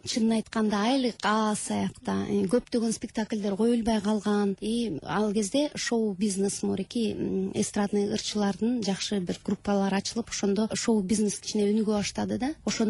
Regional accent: Naryn, Naryn Region, Kyrgyzstan; Негизгиси мен баягы Нарындын кызы болом, Нарындан өсүп чоңойгом.

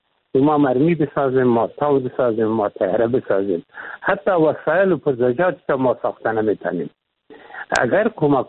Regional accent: Afghanistan; ما میگیم ما افغان هستیم و غیرت داریم و همت داریم

